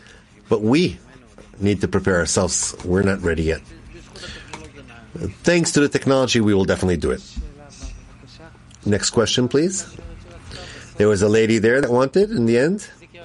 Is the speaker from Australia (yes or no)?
no; Georgia; Rav, I grew up in Georgia, and we had a synagogue.